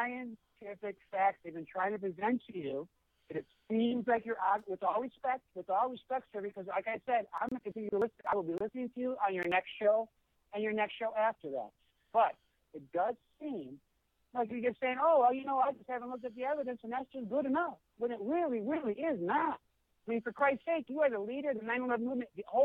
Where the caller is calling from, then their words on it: Orange, California, United States; Oh, it's Orange, California.